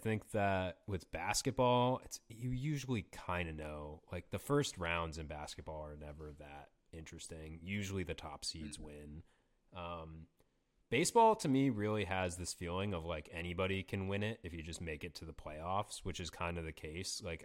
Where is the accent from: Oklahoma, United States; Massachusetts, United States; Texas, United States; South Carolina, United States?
Massachusetts, United States; Boston; Obviously me more than others because I'm from Boston